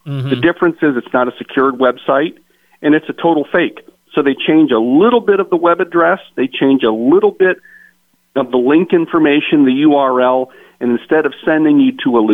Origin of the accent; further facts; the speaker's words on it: Findlay, Ohio, United States; I grew up in Findlay. I'm from Findlay, so I love Findlay